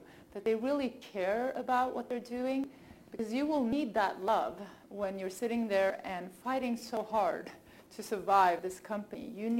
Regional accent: Sweden; English is a second language; moved away as an adult; I moved here about 4 years ago from Sweden. Yes, I grew up in Sweden.

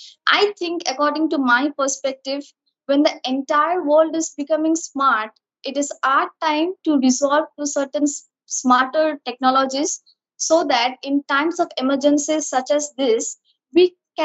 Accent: Siliguri, West Bengal, India; I am from Siliguri, India.

